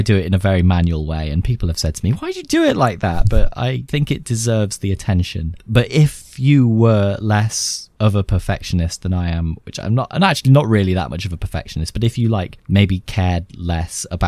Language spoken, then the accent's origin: English; United Kingdom; As a Brit, typically that's not been the easiest to schedule for certain parts of the world.